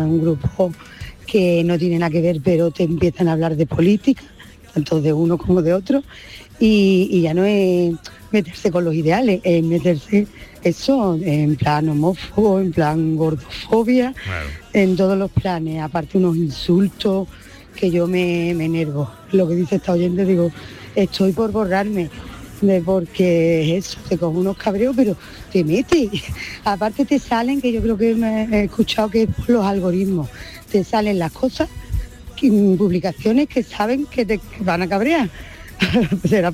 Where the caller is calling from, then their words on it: Seville, Andalusia, Spain; de Sevilla